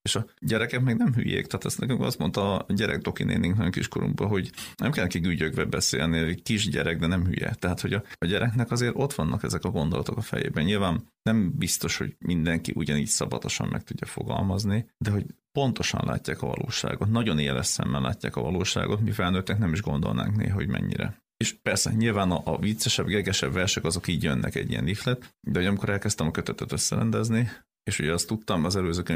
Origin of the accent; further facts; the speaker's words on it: Gyula, Békés, Hungary; mi ugye ő is Gyulai, én is Gyulai vagyok